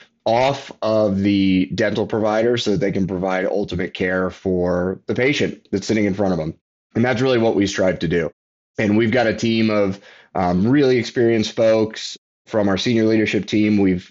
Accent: Texas, United States; I'm from Texas.

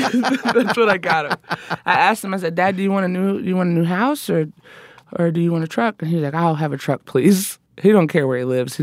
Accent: the South, United States; My parents really protected me because they didn't want me walking, especially growing up in the South

